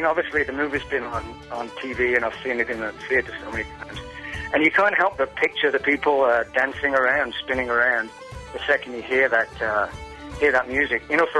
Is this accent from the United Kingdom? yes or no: yes; England, United Kingdom; I'm from England